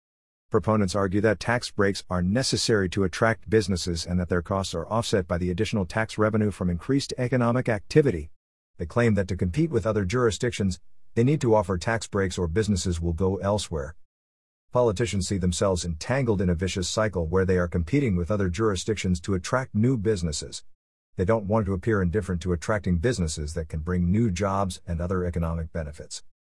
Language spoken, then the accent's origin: English; New Mexico, United States; In my home state of New Mexico, there is an active and growing opposition to data center projects.